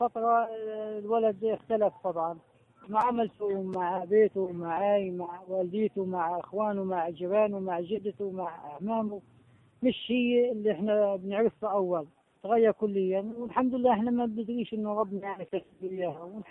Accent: Gaza, Gaza Strip, Palestine; فالطفل اليوم عندنا في غزة أبو 8 سنين واعي عن أكثر من 40 سنة

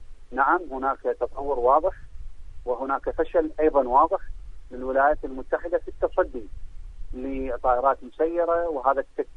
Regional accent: Iraq; لدينا تجربة كعراقيين

